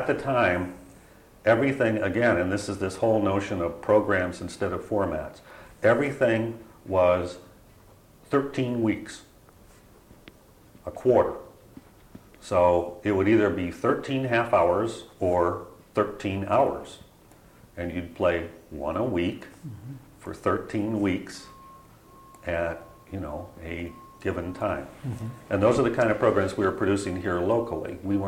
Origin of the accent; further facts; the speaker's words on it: Ohio, United States; It was quite enlightening, because I led a rather sheltered life growing up in Ohio.